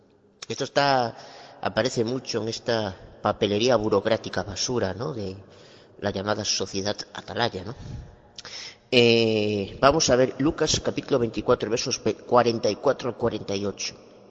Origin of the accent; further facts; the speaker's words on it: Galicia, Spain; de Galicia, España.